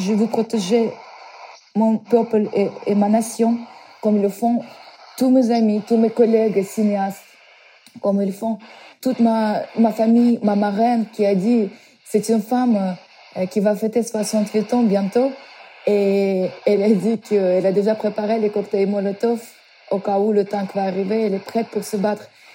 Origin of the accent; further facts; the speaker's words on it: Ukraine; French is a second language; J'étais surprise d'avoir apprendre que ma ville natale a été bombardée le matin.